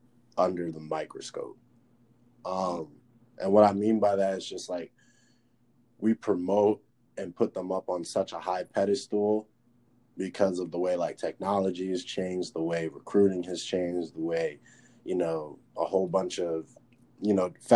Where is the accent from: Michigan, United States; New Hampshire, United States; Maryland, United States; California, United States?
Maryland, United States; And we're both from Maryland.